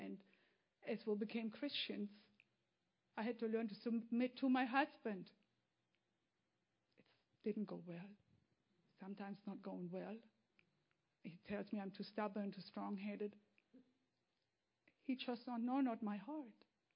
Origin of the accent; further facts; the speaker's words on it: Germany; English is a second language; moved away; I'm from Germany. I was brought up a different way than you are here